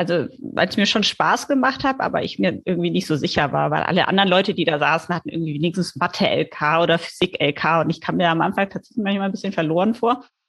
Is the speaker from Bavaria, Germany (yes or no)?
no; Düsseldorf, North Rhine-Westphalia, Germany; born there; now in Lübeck, Germany; wenn ich damals mit dem Fahrrad eine Viertelstunde nach links oder rechts gefahren bin, war ich halt entweder in Duisburg oder halt weiter in Düsseldorf drin. Deswegen ist es so die Grenze. Und ich habe tatsächlich in Duisburg studiert